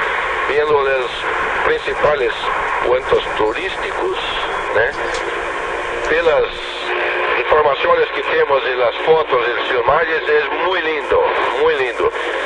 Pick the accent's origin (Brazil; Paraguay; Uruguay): Brazil; Porto Alegre, Rio Grande do Sul; Spanish is a second language; yo vengo de Porto Alegre, sur de Brasil.